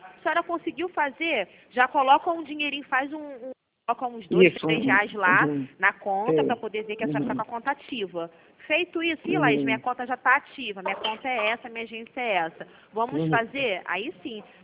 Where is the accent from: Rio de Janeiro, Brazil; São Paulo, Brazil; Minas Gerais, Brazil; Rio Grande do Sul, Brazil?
Rio de Janeiro, Brazil; Madureira; clientes que moram aqui na Cidade, porque eu sou de Madureira.